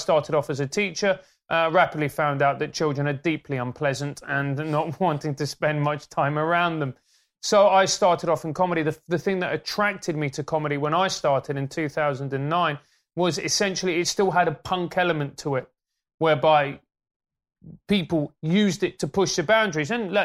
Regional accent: Venezuela; When I grew up in Venezuela, it was a capitalist country, not without its problems, highly corrupt.

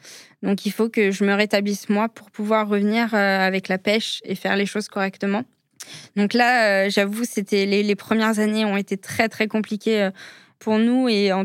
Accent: Netherlands; c'était compliqué, parce qu'on est néerlandais

